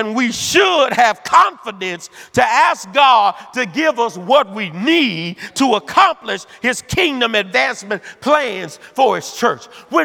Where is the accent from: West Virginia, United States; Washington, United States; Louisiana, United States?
Louisiana, United States; Bayou Rapids; I'm from the deep south. I'm from Alexandria, Louisiana. I'm from a rural community called Bayou Rapids.